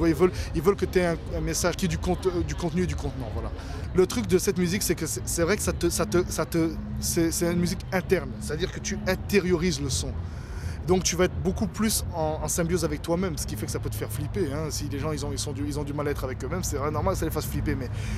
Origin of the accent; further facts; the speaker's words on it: Central African Republic; je suis né et j'ai grandi en fait en République centrafricaine, d'un père franco-centrafricain et d'une mère belgo-américaine.